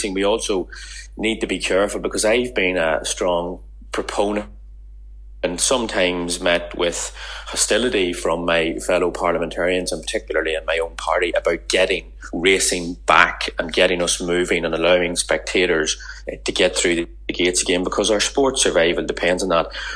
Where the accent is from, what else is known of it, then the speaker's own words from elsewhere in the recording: Ireland; And as an Irishman, I have some sympathy with that.